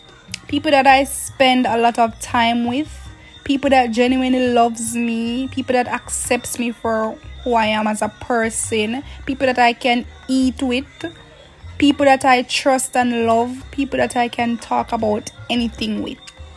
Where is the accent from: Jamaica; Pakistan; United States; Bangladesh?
Jamaica; I'm 18 years old. I'm from Jamaica. I live in Montego Bay.